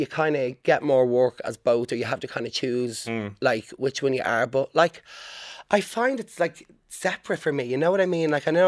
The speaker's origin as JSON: {"language": "English", "region": "Leinster", "country": "Ireland", "accent": "Dublin", "said": "Even as thick as my accent is, it's still affected by different places I've been and drama."}